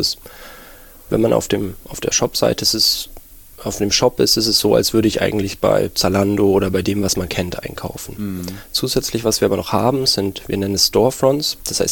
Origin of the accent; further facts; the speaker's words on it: Nuremberg, Bavaria, Germany; now in Berlin, Germany; ich bin Nürnberger, und ja, aber Berlin, die Hauptstadt, hatte man großen Reiz ausgemacht für mich, und deswegen wollte ich hier wohnen.